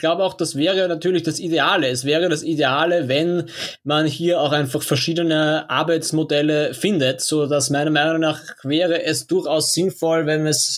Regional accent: Vienna, Austria; Es gibt negative Zeichen, die mich persönlich als Wiener auch nervös machen.

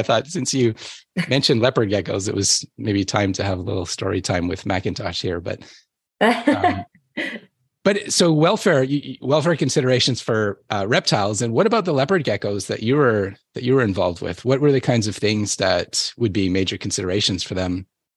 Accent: Winnipeg, Manitoba, Canada; one year I was traveling from Calgary to Winnipeg, which is where I'm from, during the middle of winter. I was going home for Christmas holidays to see my family

